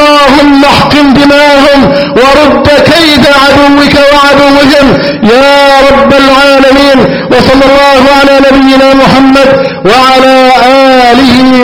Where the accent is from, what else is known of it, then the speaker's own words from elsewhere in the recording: Egypt; اللهم احفظ بلدنا مصر وسائر بلاد المسلمين